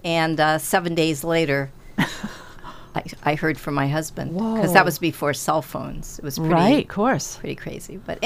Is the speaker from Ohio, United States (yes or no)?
yes; Ohio, United States; moved away as an adult; now in Massachusetts, United States; I am not. I'm from Ohio, from the Midwest originally, but have lived in Massachusetts now for over 40 years. So I feel like I'm a native.